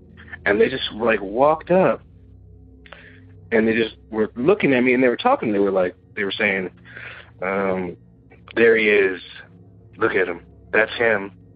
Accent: San Bernardino, California, United States; I'm from San Bernardino, California.

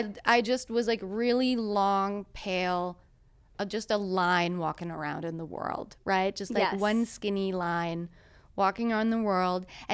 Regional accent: Übach-Palenberg, North Rhine-Westphalia, Germany; Well, I grew up in Germany, as you know by now, mm-hmm. In a small town called Übach-Palenberg.

